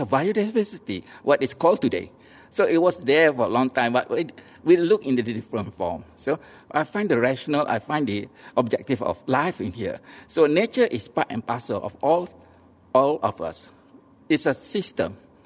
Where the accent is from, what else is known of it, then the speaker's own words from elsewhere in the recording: Pasir Mas, Kelantan, Malaysia; I'm 67 and I was born in 1951 in Pasir Mas, Kelantan. So I brought up in a conservative family.